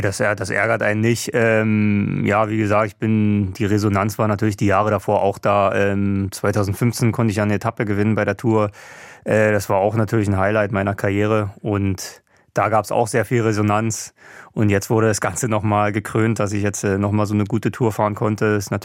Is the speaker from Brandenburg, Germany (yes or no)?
yes; Wandlitz, Brandenburg, Germany; also born or lived in Berlin; now in Freiburg, Germany; Also ich muss sagen, ich bin in Brandenburg aufgewachsen. Das heißt, ich wohne jetzt inzwischen schon länger in Freiburg, als ich damals in Berlin gewohnt habe.